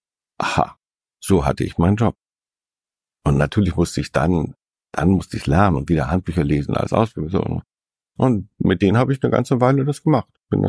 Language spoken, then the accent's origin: German; Northern Germany, Germany; ich komme aus dem Norden